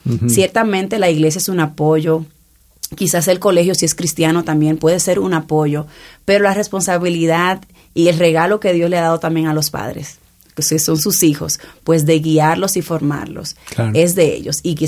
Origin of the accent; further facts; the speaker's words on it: Santo Domingo, Distrito Nacional, Dominican Republic; Soy también de República Dominicana, específicamente de la parte de Santo Domingo, en la capital, donde hay mucho calor.